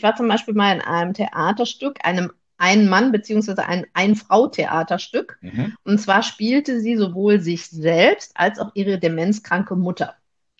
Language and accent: German; North Rhine-Westphalia, Germany; Jetzt komme ich aus dem Ruhrgebiet